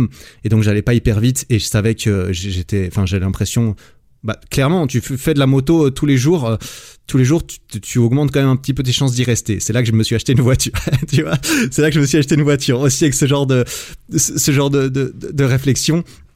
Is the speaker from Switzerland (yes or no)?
yes; Switzerland; ne pas avoir à faire l'armée en Suisse, parce que je suis binational, je suis français aussi.